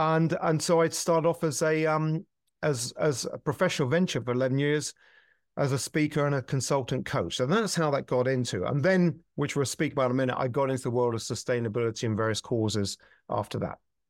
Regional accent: United Kingdom; I'm a Brit, as you can probably sound.

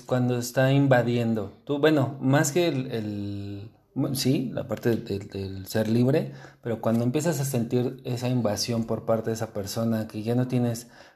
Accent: Mexico; como normalmente mexicanos somos

